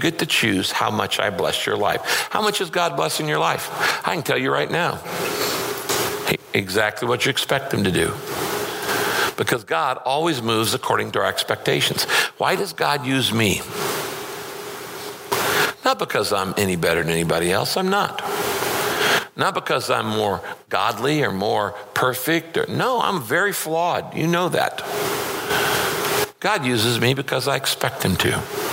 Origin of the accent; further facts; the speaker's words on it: California, United States; I grew up in Northern California. In our backyard, we had a little tiny lake.